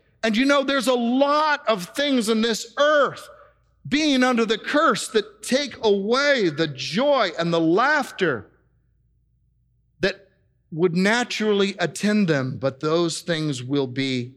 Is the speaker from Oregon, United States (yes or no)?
yes; Oregon, United States; I'm from Oregon, and just up the road from us is Multnomah Falls